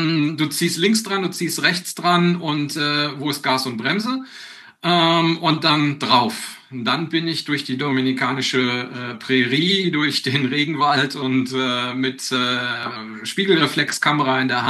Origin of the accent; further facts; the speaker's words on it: Bochum, North Rhine-Westphalia, Germany; now in Gescher, Germany; Also gebürtig komme ich aus Bochum, also Großstadtkind, bin dann aber irgendwann aufs Land gezogen und bin situativ mittlerweile beheimatet im schönen Münsterland, Ecke Coesfeld, Gescher.